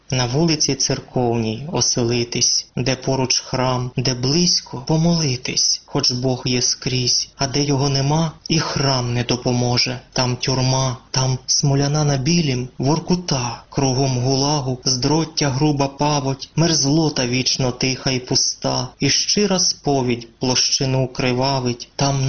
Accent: Kryvyi Rih, Dnipropetrovsk Oblast, Ukraine; нават браў удзел у баях за мой родны горад Крывы Рог

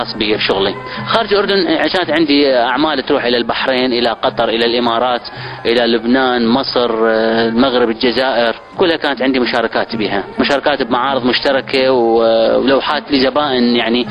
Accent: Iraq; دعم معنوي يعني الفنان العراقي، أنا جتني دعوات من مصر أنا أقيم معرض لكن العراقي ما يسمحوا لي

